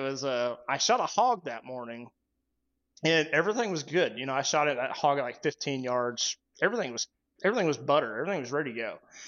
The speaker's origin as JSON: {"language": "English", "region": "Kansas", "country": "United States", "tie": "born or raised there", "said": "So I just hunted my home state this year, Kansas"}